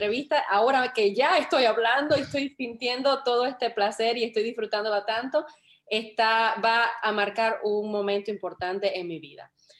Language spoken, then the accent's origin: Spanish; Holguín, Cuba; en la ciudad de Holguín, de donde yo soy en Cuba, al oriente de Cuba.